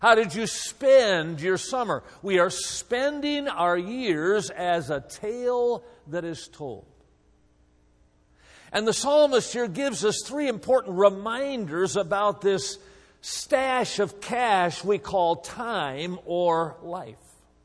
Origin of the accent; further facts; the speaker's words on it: Wisconsin, United States; now in California, United States; I'm originally from Wisconsin, as you probably can tell from my accent